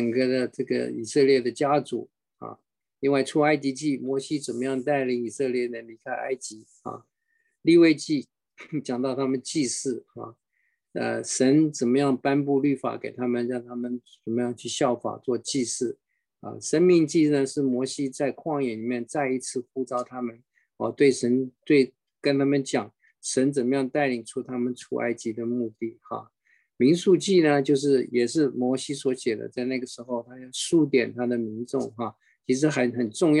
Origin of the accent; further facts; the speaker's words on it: China; 我们中国人是敬重孔子敬重孟子啊。我们中国大陆来的是无神论，那、根本不相信，根本没有神，我们相信进化论。